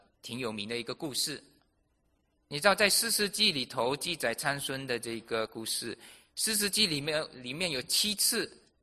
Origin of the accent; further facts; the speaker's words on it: Malaysia; 我不是台湾人，我也不是香港人，我也不是中国大陆的，我是马来西亚的，那我又是美国的公民